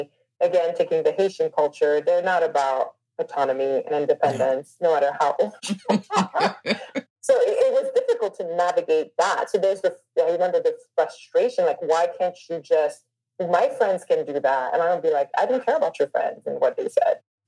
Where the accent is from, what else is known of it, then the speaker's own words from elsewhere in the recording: Montreal, Quebec, Canada; I knew at home is Haiti. At school, it was like Quebecois in my experience growing up in Montreal.